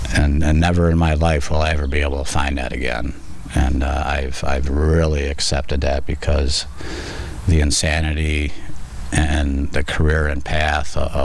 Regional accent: Menomonee Falls, Wisconsin, United States; As far as my experience, strength, and hope, I grew up in Menominee Falls. I got three younger brothers and an older sister.

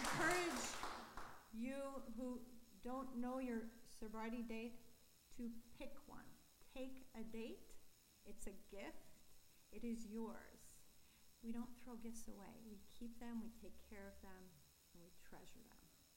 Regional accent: East Coast, United States; And I grew up in the East Coast in the country, college town.

